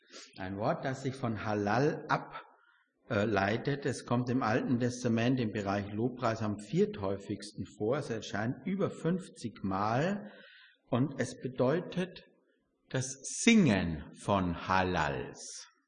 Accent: Carinthia, Austria; also born or lived in Styria; Ich bin in der Steiermark geboren und in Kärnten aufgewachsen, zwei Bundesländer in Österreich.

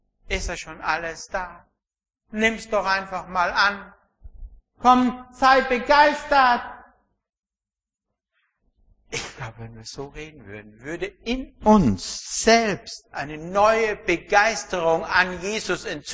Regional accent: Austria; wie ich als Österreicher

